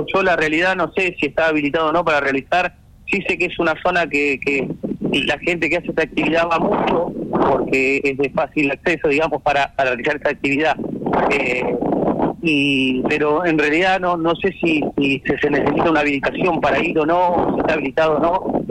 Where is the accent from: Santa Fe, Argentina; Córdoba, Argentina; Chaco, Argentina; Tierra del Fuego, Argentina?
Tierra del Fuego, Argentina; porque yo obviamente soy fueguino, conozco, estoy acá, mi familia está desde hace mucho tiempo acá, yo soy fueguino